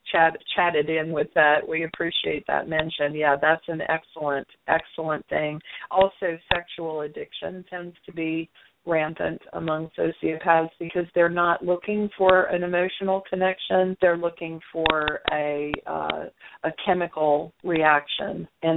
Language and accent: English; United States; Well, I'm just because I'm American, I'm not going to eat you, you know.